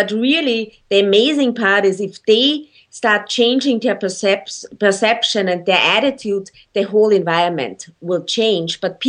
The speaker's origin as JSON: {"language": "English", "country": "Austria", "said": "And when I look now back to my home country in Austria, that's quite interesting too."}